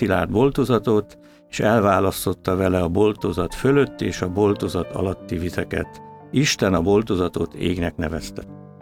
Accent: Budapest, Hungary; János kórházba születtem, és a Csaba utcába laktunk egészen 17 éves koromig, és gyereknek ez szerintem nagyon jó terület volt

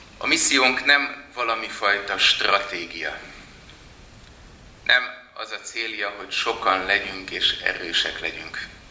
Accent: Hungary; nagyon sokan, akik kis Magyarországról jövünk, mindig ugyanezt éljük át

